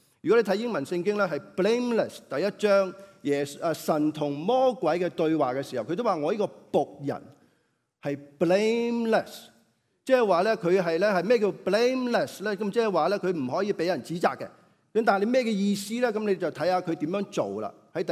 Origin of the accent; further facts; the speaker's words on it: China; 依個係我哋中國人好多千年以來我哋都係咁樣諗嘢嘅